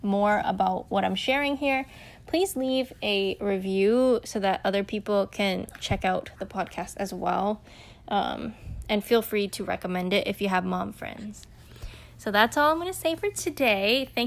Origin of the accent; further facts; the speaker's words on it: United States; So if you don't know, I'm actually American and my husband is Vietnamese.